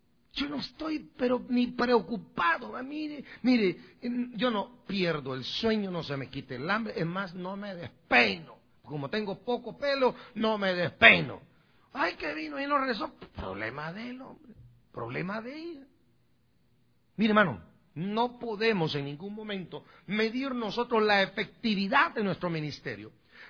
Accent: El Progreso, Guatemala; Yo viajaba mucho y frecuentaba mucho el cementerio allá en Guatemala. Cada vez que yo iba a mi pueblo en El Progreso

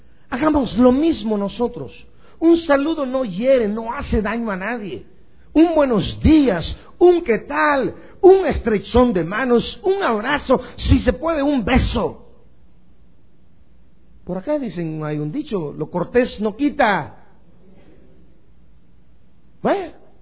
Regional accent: Guastatoya, El Progreso, Guatemala; born there; por allá en el Progreso Guastatoya, mi pueblo de nacimiento

